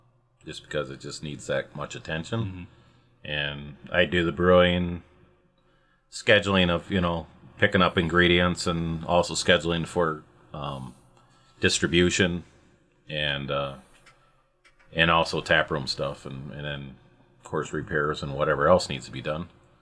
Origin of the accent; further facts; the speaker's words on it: Jordan, Minnesota, United States; because we're all originally from Jordan.